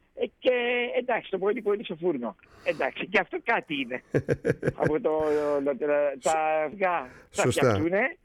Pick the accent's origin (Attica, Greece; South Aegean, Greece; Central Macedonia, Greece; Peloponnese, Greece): Attica, Greece; Μάλιστα, η καταγωγή μου είναι από το Κερατσίνι, αλλά μεγάλωσα στη Βόρεια Αττική. Και κατοικώ στις Αφίδνες.